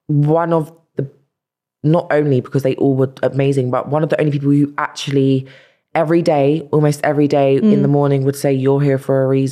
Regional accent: London, United Kingdom; She always reminded me I'm from South London.

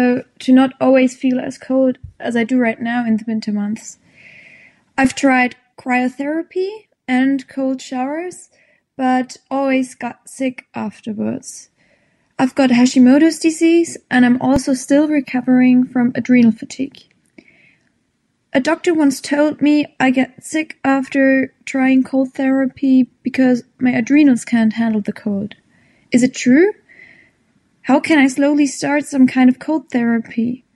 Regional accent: Germany; I'm from Germany.

